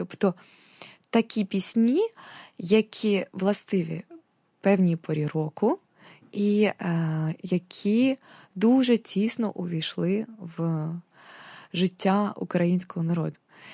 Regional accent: Kyiv, Ukraine; Я з Києва, причому я корінна київ'янка.

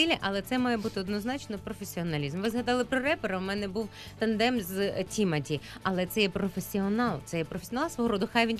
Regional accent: Zalishchyky, Ternopil Oblast, Ukraine; Я виросла в Західній Україні. Я з материнським молоком вібрала в себе цю музику. В Заліщиках, це Тернопільська область, мої батьки там живуть.

